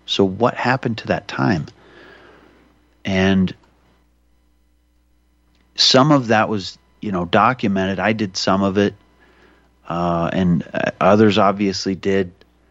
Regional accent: Libby, Montana, United States; born there; I was born in Libby, Montana

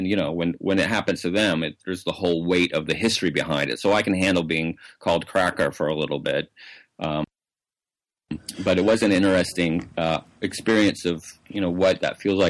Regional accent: the South, United States; It's funny, because growing up in the South, so my family is from Ohio.

